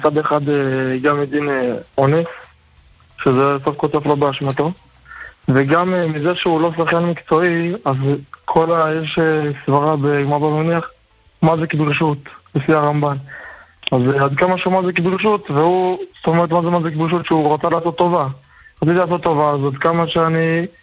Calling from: Jerusalem, Jerusalem District, Israel

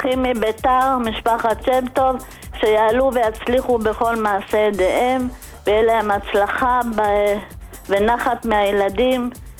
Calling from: Switzerland; אני משוויץ.

